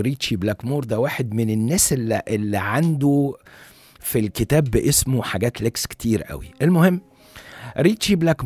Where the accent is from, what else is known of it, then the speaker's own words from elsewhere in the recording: Egypt; لينا فخر ان احنا مصريين